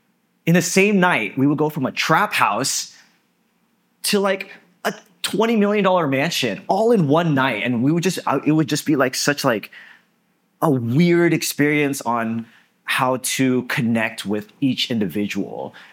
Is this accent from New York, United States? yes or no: no; San Mateo, California, United States; No, I grew up in the Bay Area, California. And it was a place called San Mateo.